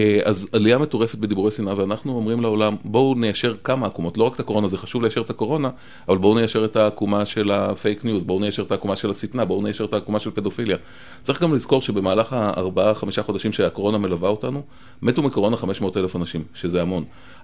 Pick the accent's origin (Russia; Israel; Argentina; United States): United States; Hebrew is a second language; אני האדם הראשון בעד חופש דיבור, כאמריקאי וכו', אני בעד זה.